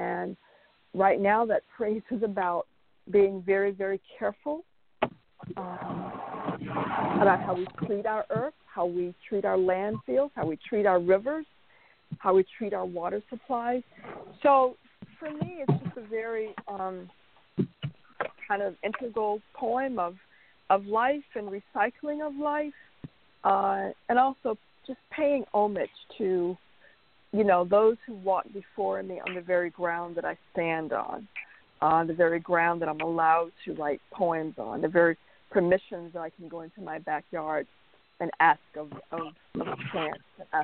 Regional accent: the South, United States; I have a deep connection as a Southerner to land.

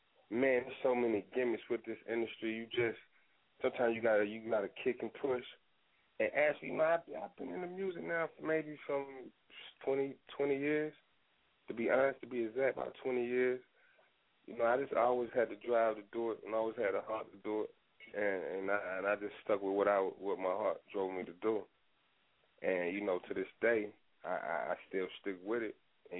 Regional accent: Kinston, North Carolina, United States; I'm born and raised in Kinston, North Carolina, a little small town. Out of eastern side of NC. You know

